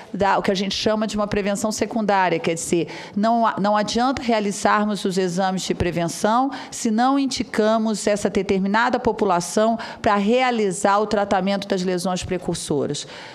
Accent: Rio de Janeiro, Brazil; eu sou do Rio de Janeiro e vim de lá

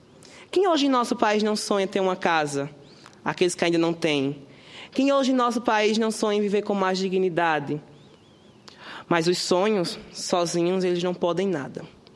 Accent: Brazil; de como brasileiro, de que como parte de um povo

